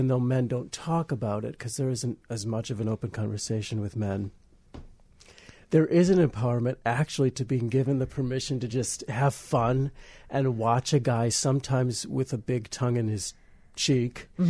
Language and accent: English; Wisconsin, United States; now in Chicago, United States; Well, originally I'm from a small town in Wisconsin that I like to call Romantica. But No, I live here in Chicago